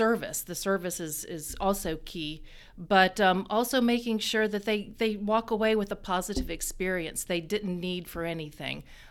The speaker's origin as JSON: {"language": "English", "town": "Atlanta", "region": "Georgia", "country": "United States", "tie": "born or raised there", "said": "I grew up here in Atlanta, so this, cool. To me, is very dear to my heart, you know."}